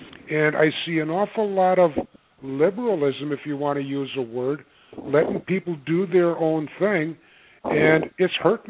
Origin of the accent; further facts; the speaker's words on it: United States; I'm an American.